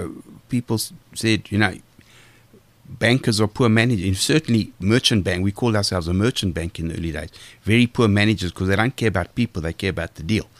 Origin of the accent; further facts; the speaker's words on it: Benoni, Gauteng, South Africa; Now, I grew up in Benoni. I went to multicultural school.